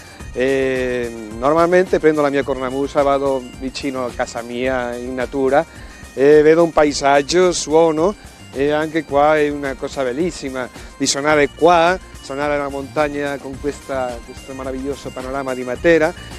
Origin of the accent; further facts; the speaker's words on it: Asturias, Spain; Io sono nato al seno di una famiglia molto collegata alle tradizioni popolari della mia terra, delle Asturie.